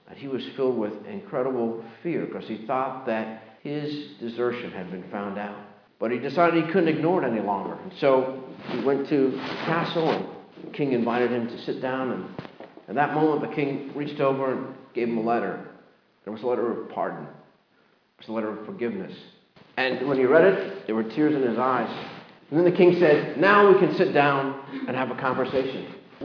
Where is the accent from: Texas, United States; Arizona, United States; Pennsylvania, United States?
Pennsylvania, United States; I'm from Pennsylvania